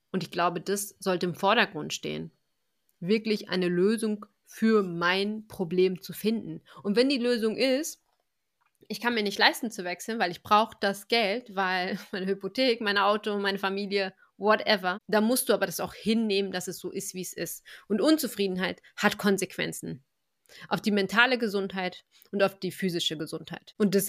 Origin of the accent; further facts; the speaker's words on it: Germany; born there; also born or lived in Düsseldorf; now in Freiburg, Germany; Ich bin in diesem Land geboren.